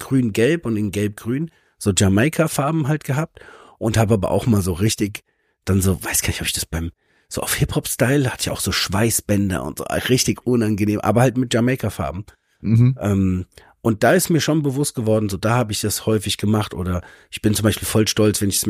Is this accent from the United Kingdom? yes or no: no; Germany; ich als Deutscher habe ja einfach eher keine gute, positive Connection zu meinen eigenen, zu meiner Landesfahne